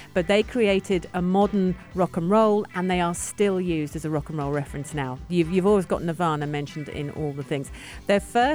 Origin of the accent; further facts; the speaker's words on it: United Kingdom; And of course, reading this as a Brit going, the Reading Festival? Really?